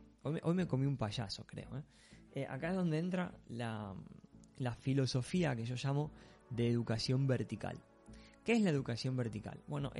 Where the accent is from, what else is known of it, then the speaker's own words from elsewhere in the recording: Argentina; Como buen argentino tenía que meter un ejemplo de carne.